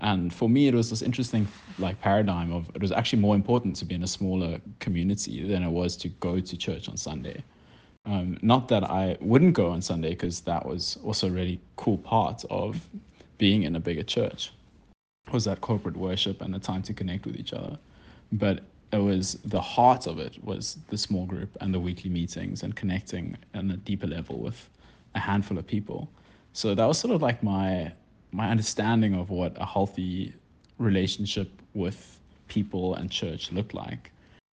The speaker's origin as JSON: {"language": "English", "town": "Cape Town", "region": "Western Cape", "country": "South Africa", "tie": "born or raised there", "said": "yeah, I grew up in Cape Town. Cape Town is home for me. We live in Musenberg, myself in Chamonix."}